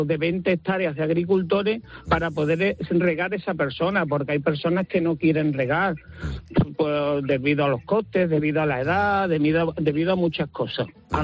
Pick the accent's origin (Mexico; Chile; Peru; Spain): Spain; Extremadura; yo soy agricultor de Tierra de Barros, de aquí de la provincia de Badajoz, en Extremadura, y yo tengo viña y olivar.